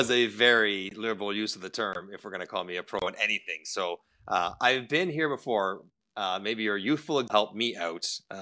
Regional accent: Toronto, Ontario, Canada; I grew up in Toronto, played 12 years in the NHL.

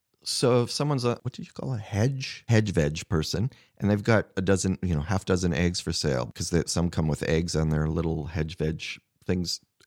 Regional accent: Canada; Lastly, as a Canadian, I seem to struggle with pronouncing it correctly.

